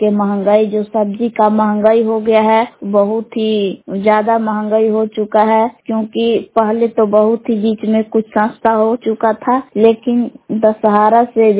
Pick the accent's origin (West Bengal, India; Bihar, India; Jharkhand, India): Bihar, India; ग्राम बलाम जिला कैमूर भभुआ के निवासी हूँ।